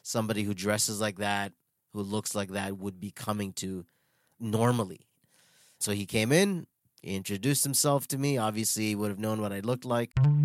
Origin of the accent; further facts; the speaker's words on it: Toronto, Ontario, Canada; I'm born and raised in Toronto, Canada, from Indian parents, growing up in a very strict household.